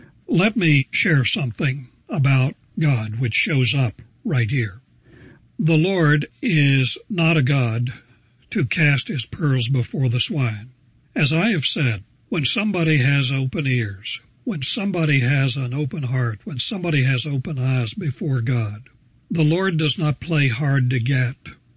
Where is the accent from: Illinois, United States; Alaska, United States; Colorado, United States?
Colorado, United States; Denver; Though I was from Denver and had seen a lot of this, I couldn't help but wonder, now what's this guy all about?